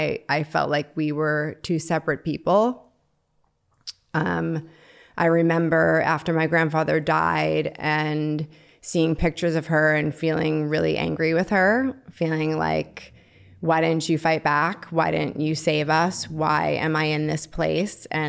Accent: Long Island, New York, United States; Well, I grew up in Long Island, New York

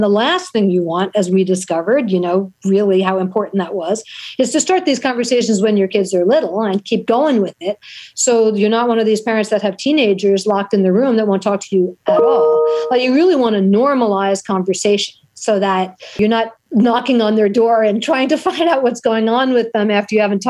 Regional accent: New York City, New York, United States; Because growing up in New York City, it was so dangerous and so ridiculous.

